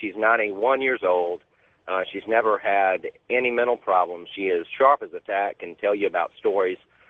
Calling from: Mississippi, United States; from Mississippi. I'm listening to you on Super Talk Mississippi.

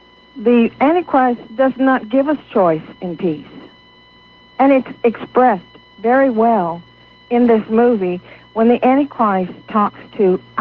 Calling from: Baton Rouge, Louisiana, United States; Yes, Art. … from Baton Rouge.

